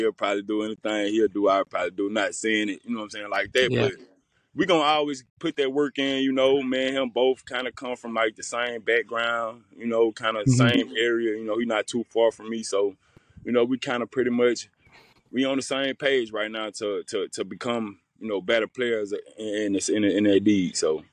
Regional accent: Laurel, Mississippi, United States; I'm back in Mississippi, back in my hometown in Laurel, Mississippi.

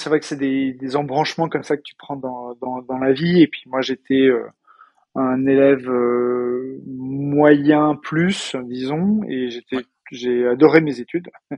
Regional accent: Paris, Île-de-France, France; j'ai la chance d'habiter à Paris, Je suis né à Paris et j'ai grandi et j'ai fait mes études ici

